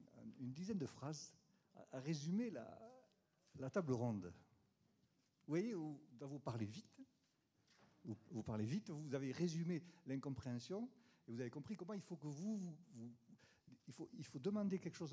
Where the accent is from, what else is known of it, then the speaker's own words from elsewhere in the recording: Southern France, France; accent: Midi; ça restera à vie comme mon accent du midi.